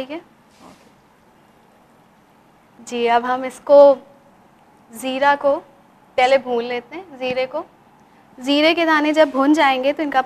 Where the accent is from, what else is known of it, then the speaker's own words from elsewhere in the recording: Jais, Uttar Pradesh, India; जी, मैं बेसिकली लखनऊ की रहने वाली हूँ, वहाँ